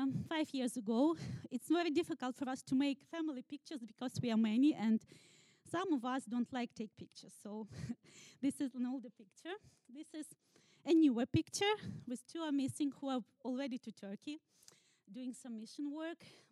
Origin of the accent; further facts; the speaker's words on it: Kyiv, Ukraine; I'm from Ukraine and I'm from Kyiv.